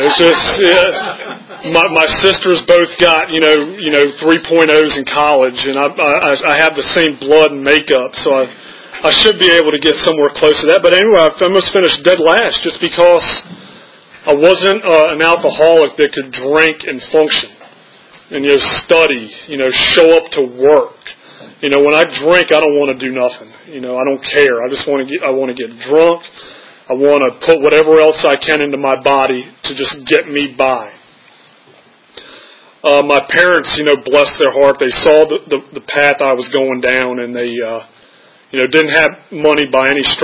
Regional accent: Charlottesville, Virginia, United States; I grew up in Charlottesville, and I went to Albemarle High School.

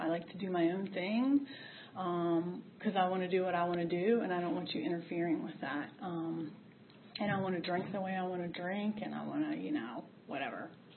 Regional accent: Ashland, United States; I grew up in Ashland, which is where I now live. I live next door to my parents

